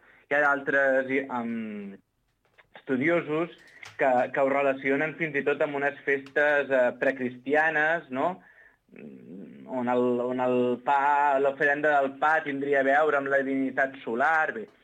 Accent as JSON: {"language": "Catalan", "town": "La Bisbal d'Empordà", "region": "Catalonia", "country": "Spain", "tie": "born or raised there", "said": "aquesta setmana és on te comencen aquí a la Bisbal, al meu poble"}